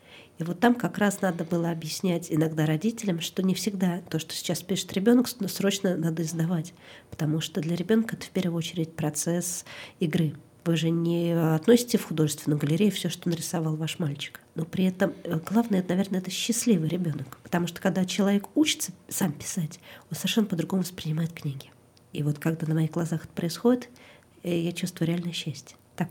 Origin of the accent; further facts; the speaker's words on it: Moscow, Russia; Как бы я родилась и выросла в Москве, и вот на окраине Москвы обычная такая стекляшечка, где библиотекарь тебя уже знает